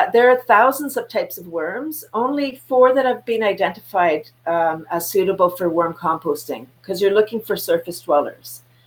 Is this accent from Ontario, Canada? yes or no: yes; Toronto, Ontario, Canada; now in Bradford, Canada; I grew up in Toronto, moved to Bradford in 93